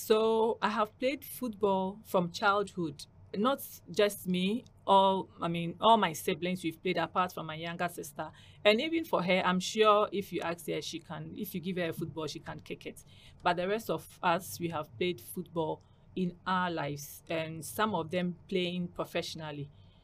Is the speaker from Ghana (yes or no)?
yes; Ghana; now in Qatar; I'm from Ghana. Currently, I'm studying sports management in HBKU here in Qatar.